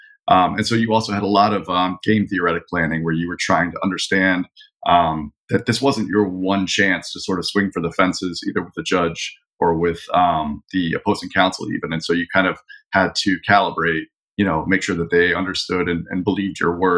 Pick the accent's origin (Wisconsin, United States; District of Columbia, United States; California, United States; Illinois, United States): District of Columbia, United States; Washington; I guess I grew up in the Washington, D.C. area.